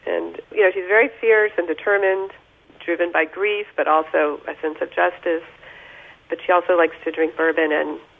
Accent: Friendswood, Texas, United States; You know, when I grew up in Friendswood, I love Friendswood, by the way.

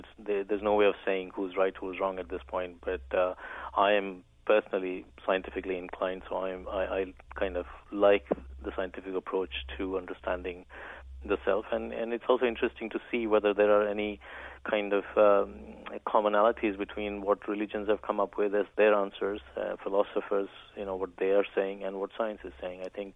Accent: India; Yeah, I grew up in India

